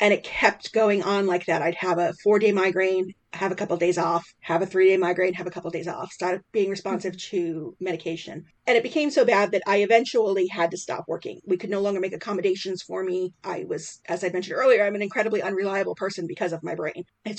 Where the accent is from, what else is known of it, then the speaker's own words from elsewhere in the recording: Ireland; I am Irish through and through.